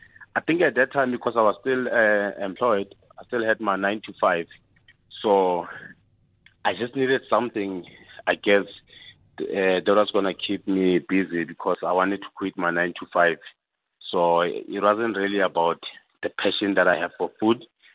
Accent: Tau, North West, South Africa; I was born and raised in Tau, in the Northwest Province.

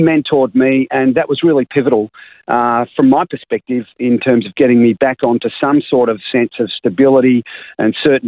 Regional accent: Melbourne, Victoria, Australia; I was born in Melbourne, in Coburg, which is an inner north suburb of Melbourne. Spent a fair bit of my time in the outer eastern suburbs of Melbourne back in the 60s and the 70s. Aspiring middle class, sort of English and Dutch migrants out in the suburb that I grew up

